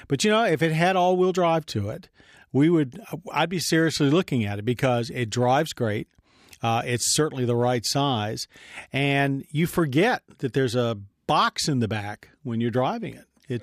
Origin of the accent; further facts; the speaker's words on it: North Carolina, United States; this one comes from Ken from my home state of North Carolina.